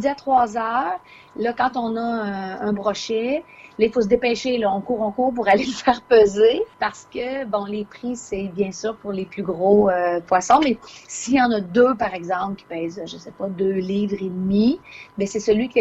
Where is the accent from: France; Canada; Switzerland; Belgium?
Canada; Quebec; Je suis originaire de l'Estrie. J'ai été élevée par là-bas.